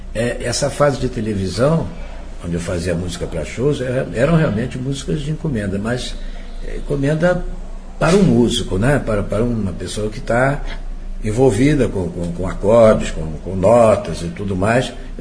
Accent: Rio de Janeiro, Brazil; Então eu vinha lá de Ipanema, aqui para Copacabana, que é a minha terra, gosto mais daqui.

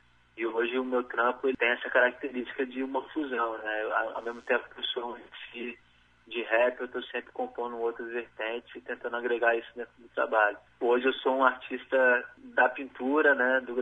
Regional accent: Belo Horizonte, Minas Gerais, Brazil; born there; A lembrança mais viva que eu tenho é de quando a minha irmã, lá em Belo Horizonte, a cidade onde eu nasci, desenhava as capas dos cadernos

